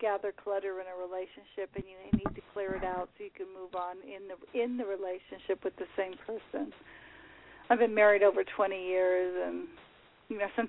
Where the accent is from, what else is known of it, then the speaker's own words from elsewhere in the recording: East Coast, United States; I'm from back east.